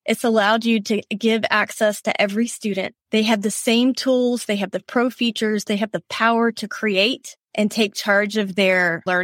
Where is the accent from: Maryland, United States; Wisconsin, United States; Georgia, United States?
Georgia, United States; Savannah; now in Louisville, United States; So I'm from Savannah, Georgia. I live in Louisville, Kentucky right now.